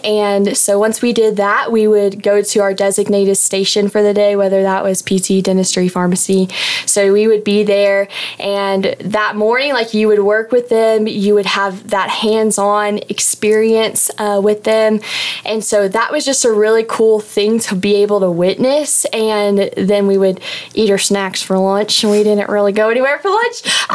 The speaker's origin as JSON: {"language": "English", "town": "Graham", "region": "Texas", "country": "United States", "said": "I'm from Graham, Texas, and this upcoming fall, I will be a sophomore here at LCU, and I'm currently majoring in physical therapy."}